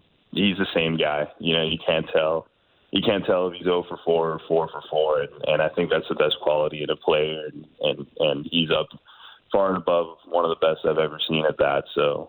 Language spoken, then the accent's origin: English; Canada; But, Canada is my overall identity. I grew up in Canada.